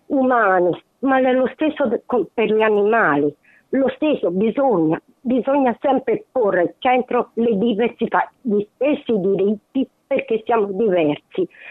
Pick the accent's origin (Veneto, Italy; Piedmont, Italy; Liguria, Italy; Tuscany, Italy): Tuscany, Italy; Florence; io sono fiorentina